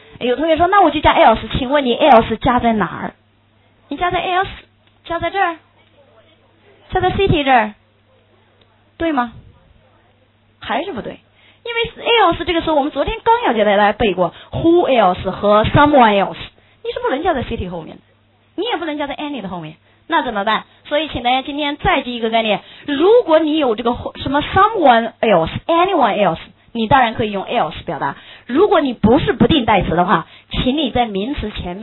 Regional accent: China; 我们中国人喜欢说北京比任何一座城市都大

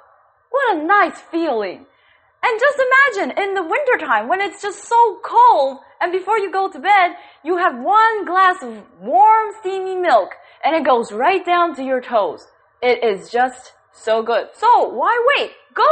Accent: Taipei, Taiwan; English is a second language; I come from Taipei and I came to talk to you today about the good things about milk.

